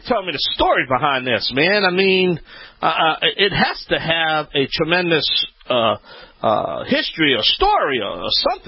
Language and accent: English; New Orleans, Louisiana, United States; And I also want to mention to our New Orleans listeners, my hometown, the Big Easy, that the show is on Channel 20.